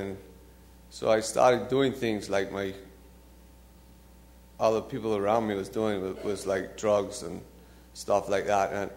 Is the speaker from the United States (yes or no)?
no; Bahamas; I am from the Bahamas, born and raised.